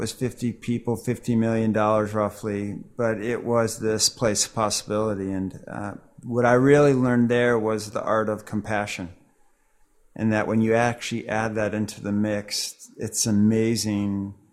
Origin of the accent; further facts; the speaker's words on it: Chicago, Illinois, United States; I guess the best way to understand is I'll start young. I grew up in Chicago on a farm.